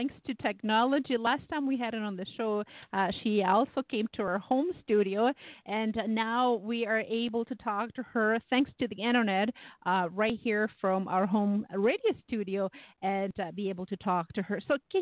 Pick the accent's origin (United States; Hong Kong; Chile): Chile; English is a second language; She is fortunately, and from my home country, Chile. We're both from the same country.